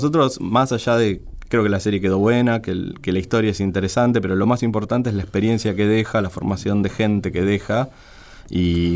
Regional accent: Ushuaia, Tierra del Fuego, Argentina; es mi ciudad, Ushuaia.

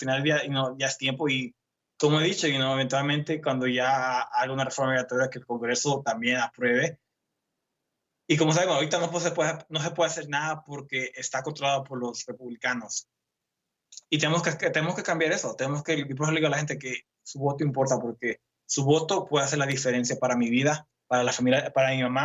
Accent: Mexico; now in United States; ya soy inmigrante, soy indocumentado, vengo de México, pero tengo aquí me voy a quedar y no me voy.

